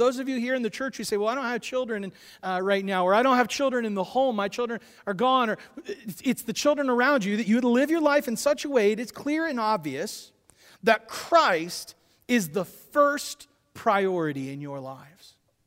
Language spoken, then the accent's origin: English; Columbus, Ohio, United States; I grew up in Columbus, and I've been to many, many funerals. My dad was a pastor, and I didn't see this in Columbus.